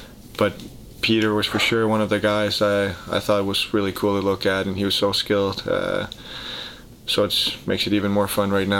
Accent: Herning, Central Denmark Region, Denmark; I mean, growing up, being from Herning, we had the first NHL player, Frans Nilsson.

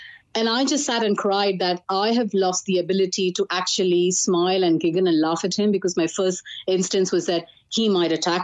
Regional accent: India; now in Ireland; I come from India, you know, nothing can scare me off.

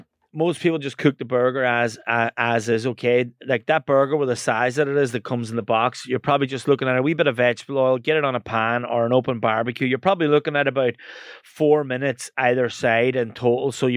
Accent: County Donegal, Ireland; growing up in Donegal, I became a chef

